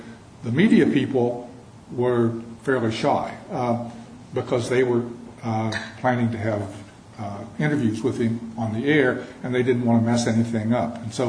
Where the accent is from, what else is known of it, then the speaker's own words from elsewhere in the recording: New York, United States; It was kind of interesting to me as a New Yorker